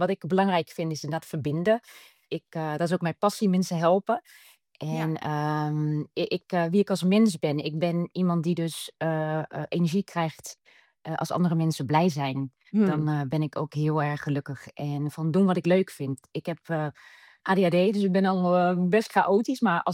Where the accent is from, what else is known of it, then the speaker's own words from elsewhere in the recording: Rotterdam, South Holland, Netherlands; ik ga nooit naar Amsterdam als Rotterdammer.